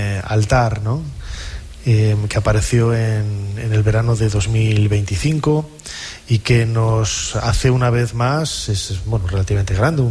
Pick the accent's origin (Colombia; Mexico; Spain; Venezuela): Spain; yo soy español